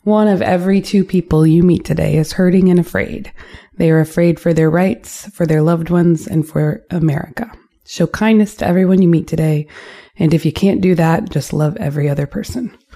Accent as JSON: {"language": "English", "region": "Florida", "country": "United States", "tie": "born or raised there", "said": "because I grew up in Broward County and they were waiting on Broward County."}